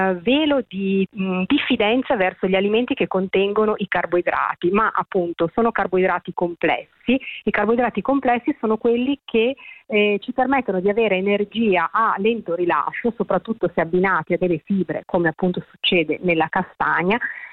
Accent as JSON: {"language": "Italian", "region": "Liguria", "country": "Italy", "said": "io adoro soprattutto quelli con le spine da ligure"}